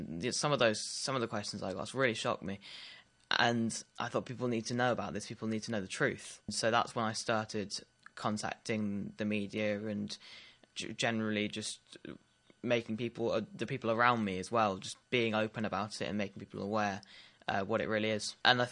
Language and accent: English; Brockenhurst, South East England, United Kingdom; I'm 14 years old. I go to school at Priestlands. I'm from Brockenhurst and I'm running in Branksome near Poole.